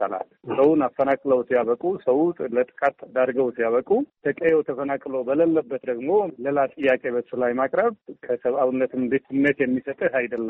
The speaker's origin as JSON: {"language": "Amharic", "town": "Raya Azebo", "region": "Tigray", "country": "Ethiopia", "tie": "born or raised there", "said": "እኔም የራያ ተወላጅ ነኝ፣ ራያ አዘቦ ልጅ ነኝ።"}